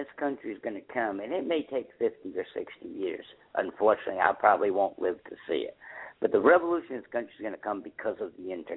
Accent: United States; but I'm an American, I love my country, and because I love my country, I want to make my country a better place.

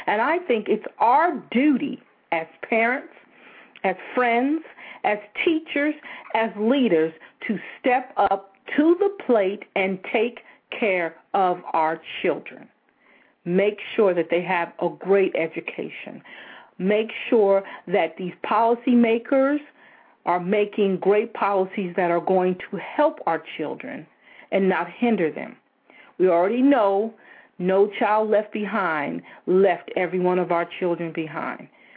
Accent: New York, United States; born there; Even though I was born in New York in the winter, I still don't like being cold unnecessarily.

